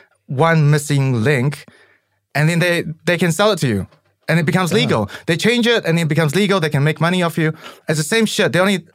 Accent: New Zealand; especially growing up in New Zealand, we're quite suppressed.

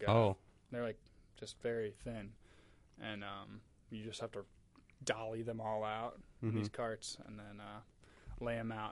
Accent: Madison, Wisconsin, United States; I'm from Madison, Wisconsin, so just about an hour and a half away.

